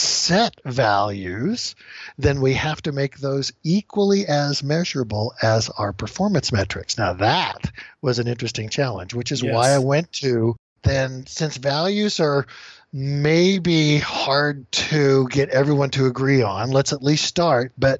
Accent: Seal Beach, California, United States; I was born and raised just south of L.A. I was a beach bum. I surfed through my senior year in high school and still graduated. So it was Seal Beach.

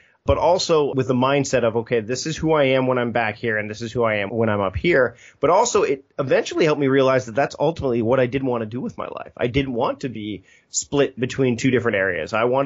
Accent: Hamilton, Ontario, Canada; my hometown, Hamilton, Ontario, Canada, which is where I'm from

